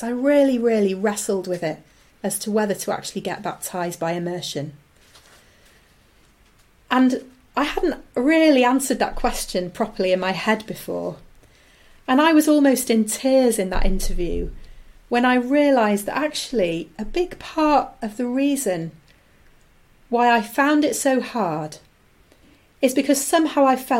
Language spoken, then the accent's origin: English; United Kingdom; As British citizens, we got invited to the Queen's Garden Party held at the British Embassy.